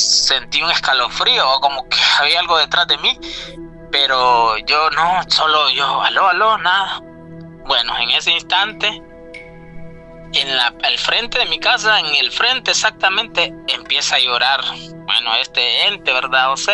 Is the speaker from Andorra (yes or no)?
no; Honduras; moved away; en mi país de origen, pues en Honduras